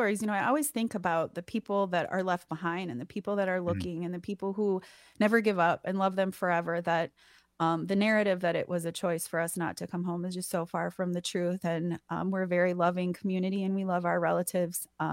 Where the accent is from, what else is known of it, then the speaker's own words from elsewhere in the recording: Wyoming, United States; I talk about Wyoming, because that's actually where my mom's from. We're from the Wind River Reservation. We're Eastern Shoshone.